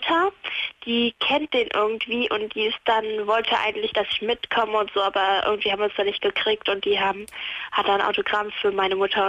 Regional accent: Ulm, Baden-Württemberg, Germany; Ja, und ich komme aus Ulm und die spielen ja jetzt am Sonntag in Ulm.

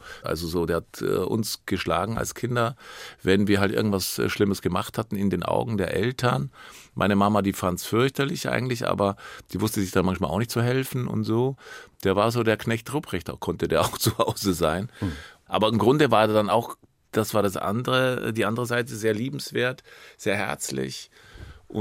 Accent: Bavaria, Germany; da in Oberstdorf, Sonthofen, da im Oberallgäu, wo ich aufgewachsen bin

